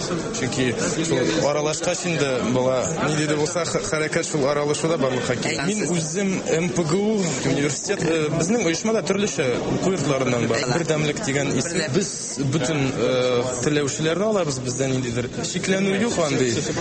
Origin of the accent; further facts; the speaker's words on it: Tuymazy, Bashkortostan, Russia; Мин Башкортстаннан, Туймазы районыннан.